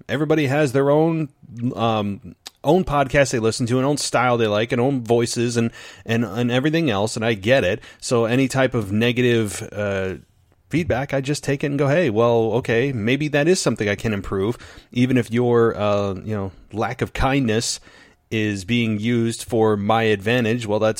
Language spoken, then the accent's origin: English; Albany, New York, United States; the biggest Raw moment of all time that took place in my hometown of Albany, New York, at the then Pepsi Arena.